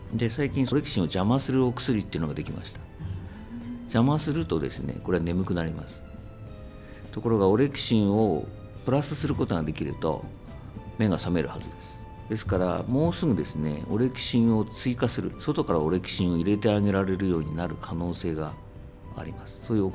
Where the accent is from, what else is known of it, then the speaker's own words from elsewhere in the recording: Tokyo, Japan; born there; 岩手生まれではないんですが、東京生まれなんですけど、まあ、血は岩手です。